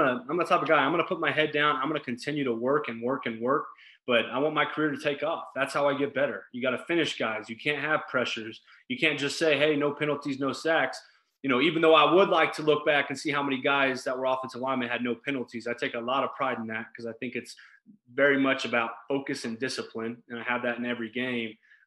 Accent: Wiggins, Colorado, United States; I'm from Wiggins, Colorado, town of 800 people, country town.

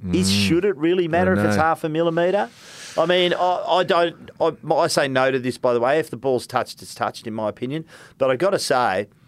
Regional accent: Victoria, Australia; I grew up in Victoria.

